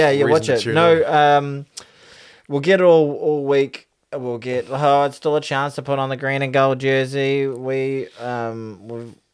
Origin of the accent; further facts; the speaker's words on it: New Zealand; as a New Zealander